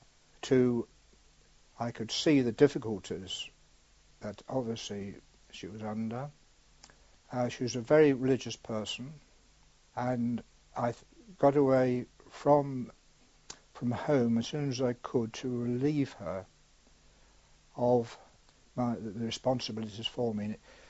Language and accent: English; Kingswinford, West Midlands, United Kingdom; born there; I was born in King Swinford, a little place, I believe, called Crotthersley.